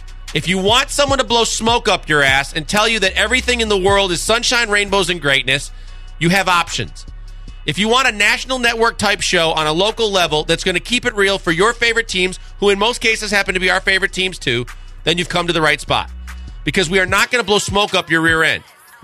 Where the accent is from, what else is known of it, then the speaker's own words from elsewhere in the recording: Wisconsin, United States; I was born and raised in Wisconsin. Therefore, Packers football is in my blood.